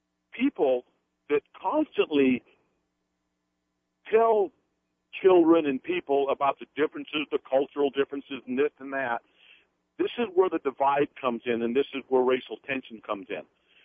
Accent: San Francisco, California, United States; I grew up in San Francisco, and I was born in 1959, give you some time frame.

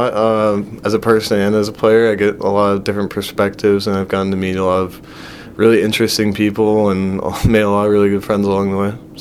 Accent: El Paso, Texas, United States; born there; also born or lived in Hawaii / Virginia / Montana; I was born in El Paso, Texas, and then I've kind of bounced everywhere from Hawaii to Virginia and Montana and just felt everywhere in between.

